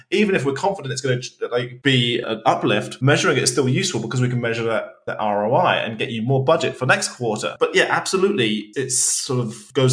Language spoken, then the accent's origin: English; United Kingdom; I shouldn't use that because that's the Brexit split and that triggers me as a British person.